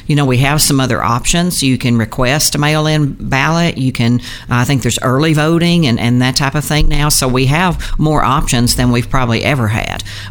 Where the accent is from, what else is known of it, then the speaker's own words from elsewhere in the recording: United States; I just feel like it's our duty as an American.